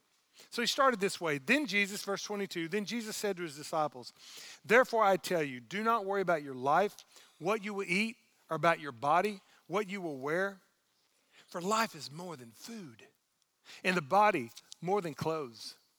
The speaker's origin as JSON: {"language": "English", "town": "Orange", "region": "Texas", "country": "United States", "tie": "born or raised there", "said": "because it reminds me of my hometown of Orange, Texas"}